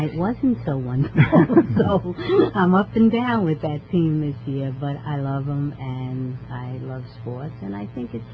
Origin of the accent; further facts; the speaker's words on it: New York, United States; I've been a Yankee fan because I'm born and bred in the Bronx, and that's how I grew up.